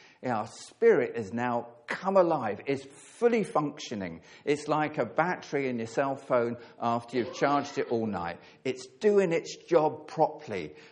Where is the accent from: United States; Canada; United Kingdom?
United Kingdom; East of England; I'm from Hertfordshire, and we always drop the H's in Hertfordshire.